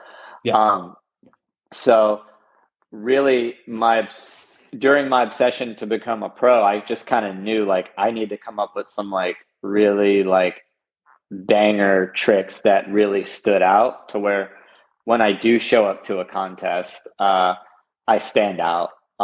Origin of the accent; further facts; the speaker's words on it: Louisiana, United States; I was from Louisiana, and a lot of the industry was in California